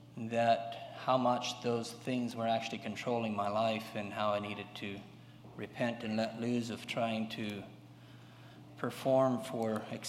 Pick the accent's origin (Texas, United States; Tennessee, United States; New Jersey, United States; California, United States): Tennessee, United States; Born and raised in Tennessee in a conservative Amish setting.